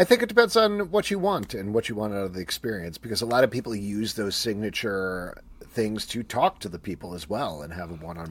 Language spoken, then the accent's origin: English; New York City, New York, United States; born there; I was born in Mount Sinai Hospital in Manhattan.